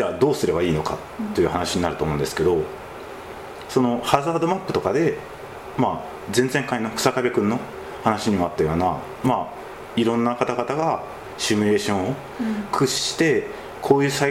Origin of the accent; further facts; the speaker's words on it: Kagawa, Japan; まあ、自分も香川県の出身で、